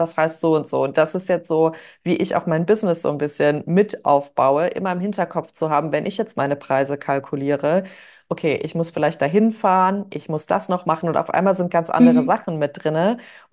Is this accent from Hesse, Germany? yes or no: yes; Bad Soden, Hesse, Germany; Da habe ich in so einem Schmuckladen bei uns in Bad Soden in der Nähe von Frankfurt gearbeitet